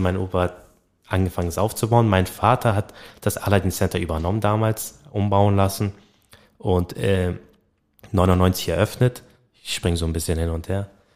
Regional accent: Hamburg, Germany; Ich mochte das irgendwie gar nicht mehr, obwohl Hamburg meine Heimat ist.

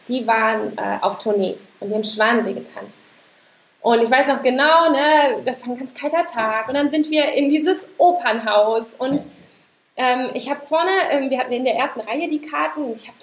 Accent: North Rhine-Westphalia, Germany; also ich bin in NRW groß geworden

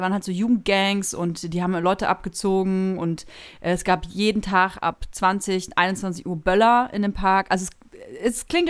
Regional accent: Nuremberg, Bavaria, Germany; moved away as an adult; now in Berlin, Germany; Ich bin mit 20 nach Berlin gezogen. Ich komme ursprünglich aus Nürnberg und habe 13 Jahre, glaube ich, jetzt in Berlin gelebt.

